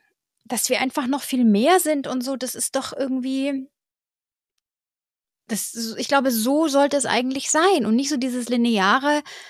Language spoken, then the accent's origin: German; Germany